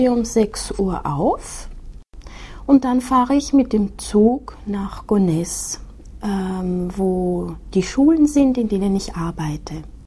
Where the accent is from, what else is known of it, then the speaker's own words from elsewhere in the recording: Hallein, Salzburg, Austria; first language German; Ich komme aus Hallein. Hallein ist eine kleine Stadt in Österreich, in der Nähe von Salzburg. Ich spreche Deutsch, das ist meine Muttersprache. Ich spreche gut Englisch und ein bisschen Italienisch.